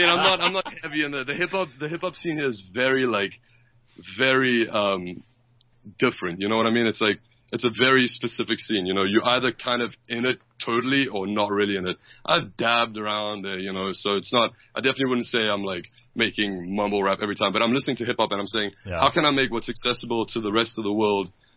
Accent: South Africa; I grew up in South Africa.

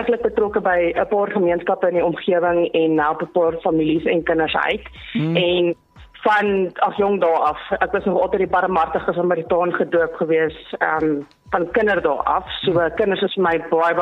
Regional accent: Pretoria, Gauteng, South Africa; En nadat ek 2 jaar terug in Johannesburg by mevrou Johannesburg ook betrokke was, het ek teruggekom na my tuisdorp, ek bly met 'n moed, en gevoel dit is die regte tyd en regte plek om ook ons gemeenskap in Pretoria betrokke te kry

